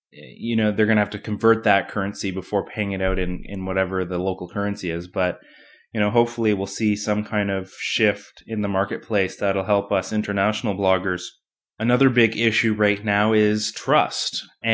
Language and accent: English; Canada; I'm actually Canadian.